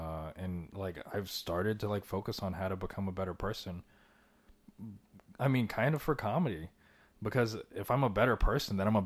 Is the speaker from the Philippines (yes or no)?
yes; Philippines; Because stand up makes me unique. Fact that I'm Filipino makes me unique.